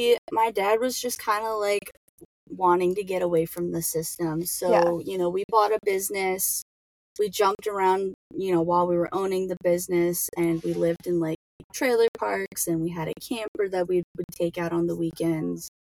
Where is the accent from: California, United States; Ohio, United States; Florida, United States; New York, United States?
Ohio, United States; Cleveland; I'm from Ohio.